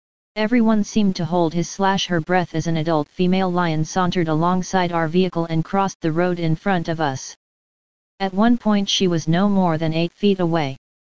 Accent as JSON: {"language": "English", "town": "New York City", "region": "New York", "country": "United States", "tie": "born or raised there", "said": "Both Ed and I grew up in New York City, where animals such as those roaming the South African bush were only found in zoos."}